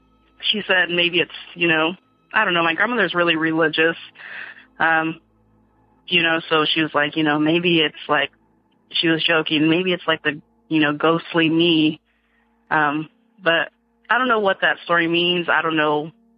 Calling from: California, United States; I'm calling from Northern California.

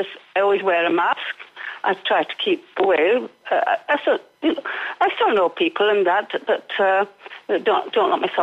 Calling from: Calpe, Valencian Community, Spain; in Calpe.

